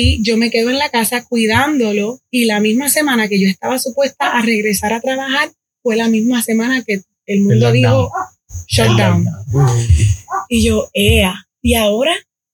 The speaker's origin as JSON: {"language": "Spanish", "town": "Loíza", "country": "Puerto Rico", "tie": "born or raised there", "also_born_or_lived": "Humacao", "moved": "yes", "lives_now": "United States", "said": "yo nací en Humacao, pero me crié en Loíza con mi abuelito. Y de Loíza, ahora vivimos en Río Grande."}